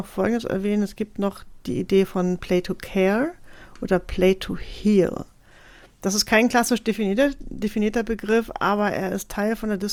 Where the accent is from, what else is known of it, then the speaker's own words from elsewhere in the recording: Hamburg, Germany; accent: Hamburg dialect; Veräppel mein Hamburger Dialekt hier nicht, ne?